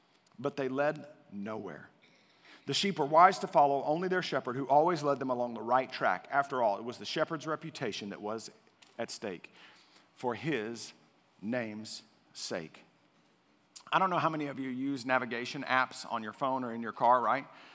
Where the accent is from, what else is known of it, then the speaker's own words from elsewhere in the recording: Waco, Texas, United States; I grew up in Waco, and I went to a small private Christian school, Waco Christian School